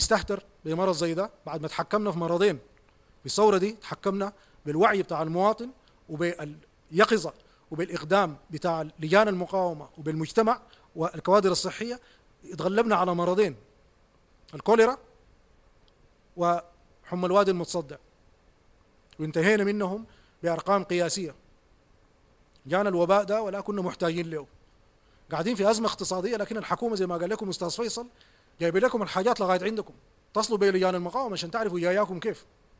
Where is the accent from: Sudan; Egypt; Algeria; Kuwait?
Sudan; نحن كشعب سوداني